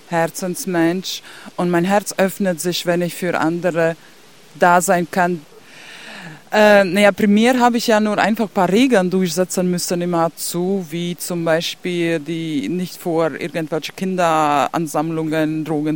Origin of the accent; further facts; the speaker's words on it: Latvia; Ja, also erstmal komme ich aus Lettland, immer aus Sowjetunion.